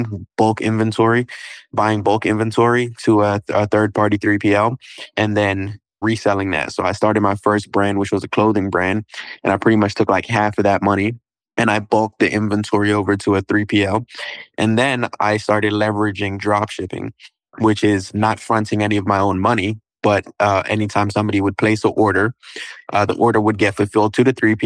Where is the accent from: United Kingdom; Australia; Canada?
United Kingdom; London; now in Baltimore, United States; 2015, we moved from London, England. We moved to Baltimore, Maryland. And it was just me, my sister, and my brother.